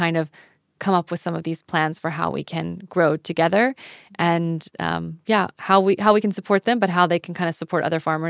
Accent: Texas, United States; I'm not even from these countries. I'm from Texas.

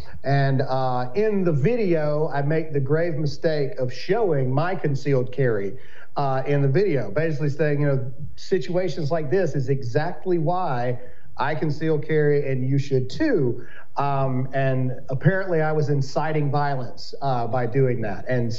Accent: Mississippi, United States; Well, and I'm from Mississippi, too.

